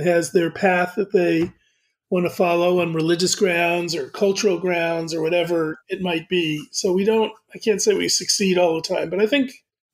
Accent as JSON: {"language": "English", "town": "Framingham", "region": "Massachusetts", "country": "United States", "said": "I'm from Framingham outside of Boston. And the only word people say that reveals I'm from Boston is when I say Boston."}